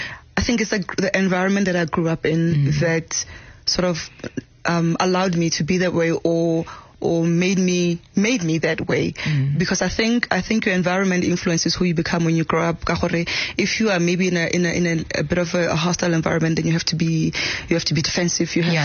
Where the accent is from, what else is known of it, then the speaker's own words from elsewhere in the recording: Moruleng, North West, South Africa; born there; So I was born in Moruleng, Kwara Serapane, Pilanesberg. Most people know it as Pilanesberg. Very rural at the time.